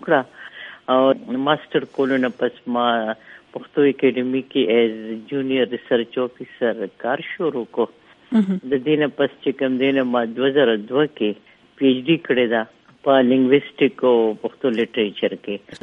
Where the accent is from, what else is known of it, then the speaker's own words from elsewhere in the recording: Mardan, Khyber Pakhtunkhwa, Pakistan; زه د مردان یم, زه هلته پیدا شوی یم